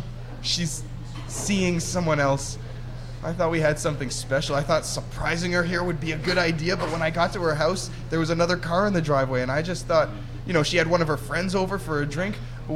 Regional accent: Windsor, Ontario, Canada; No, I'm from Windsor, actually.

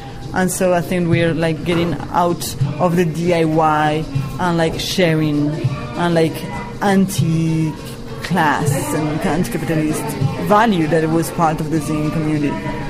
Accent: Spain; now in France; I could have moved to a bigger city, but I had the chance to leave to France, and I wanted to leave my hometown. It was not my plan to leave Spain, but I wanted to leave my hometown because it's very traditional

